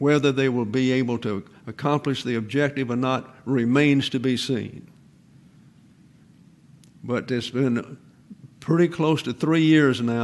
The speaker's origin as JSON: {"language": "English", "town": "Troy", "region": "Alabama", "country": "United States", "tie": "born or raised there", "said": "a couple of weeks ago we were in my hometown. I am in the cradle roll of the First Baptist Church of Troy, Alabama."}